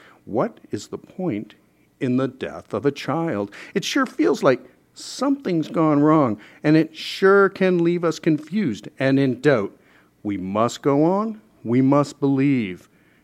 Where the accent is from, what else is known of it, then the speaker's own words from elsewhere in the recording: London, Ontario, Canada; because I'm from London, Ontario, born in London, Ontario, born and raised, actually.